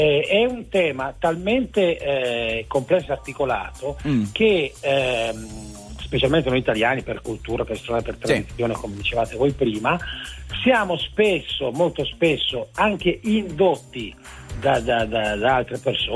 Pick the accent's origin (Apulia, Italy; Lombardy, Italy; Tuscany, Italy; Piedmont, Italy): Piedmont, Italy; Ivrea; Sono di Ivrea.